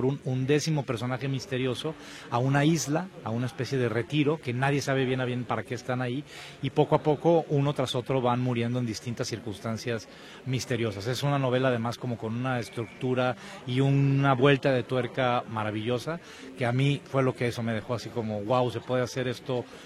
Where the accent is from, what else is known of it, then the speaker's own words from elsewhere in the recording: Guadalajara, Jalisco, Mexico; born there; moved away as an adult; now in Mexico City, Mexico; yo pues nací aquí en Guadalajara, pero por motivos laborales emigré a la Ciudad de México en el año año 95. Entonces, 30 años estoy cumpliendo de vivir ya en Ciudad de México.